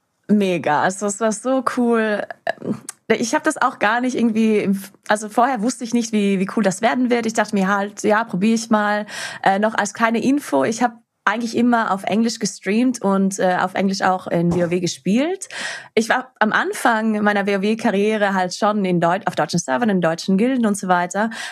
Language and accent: German; Trentino-Alto Adige, Italy; accent: South Tyrolean dialect; Vor allem auch, wenn ich Hochdeutsch rede, weil normal habe ich einen Dialekt. Ich bin aus Südtirol eigentlich. Und ich habe einen krassen Dialekt. Und ja, wenn ich dann Hochdeutsch rede, muss ich mich echt konzentrieren.